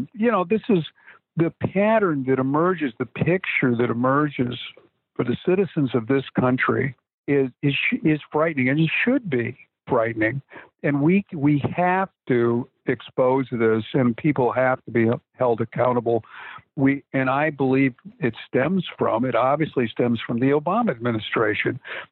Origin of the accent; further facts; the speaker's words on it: Chicago, Illinois, United States; I made a living when I was young in the music business, and I grew up in Chicago and ended up playing in the studios there.